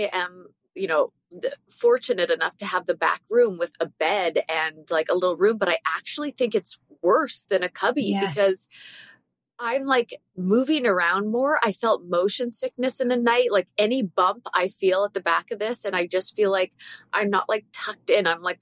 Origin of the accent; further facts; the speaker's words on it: Canada; I'm Canadian and I've been to more places than Americans have been.